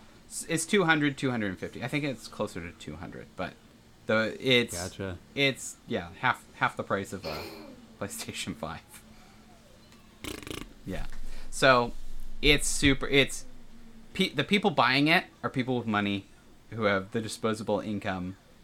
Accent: Canada; I think for me, it's a little bit more because I'm a Canadian, and Canadians got to play a little bit more money because our dollar is not as made out of the right metal

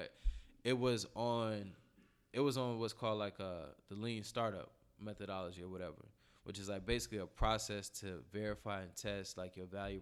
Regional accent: Florida, United States; Like, I'm from Florida. You know, I drive 5 hours.

